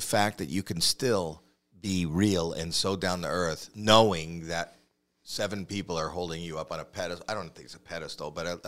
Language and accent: English; Toronto, Ontario, Canada; I'm from Toronto, Ontario, Canada.